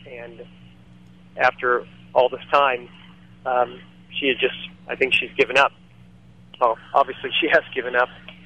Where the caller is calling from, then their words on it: California, United States; Out in California.